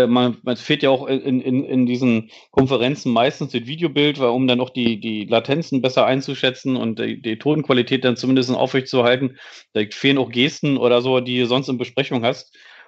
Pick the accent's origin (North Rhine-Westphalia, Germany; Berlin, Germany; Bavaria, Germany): Berlin, Germany; Und als Berliner bin ich natürlich gewohnt, nach Stadt 60 zu fahren.